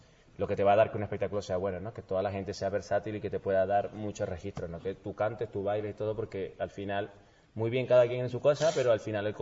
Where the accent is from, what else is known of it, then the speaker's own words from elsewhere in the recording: Venezuela; moved away as an adult; now in Spain; soy venezolano, que tengo ya aquí 6 años en España